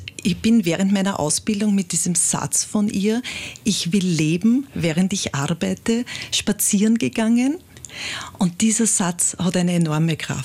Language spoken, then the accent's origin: German; Traisen, Lower Austria, Austria; Also ich bin im Bezirk Lilienfeld aufgewachsen, in Traisen. Ich bin also auf einem Bauernhof am Berg aufgewachsen mit vielen Geschwistern, also mit 6 Geschwistern.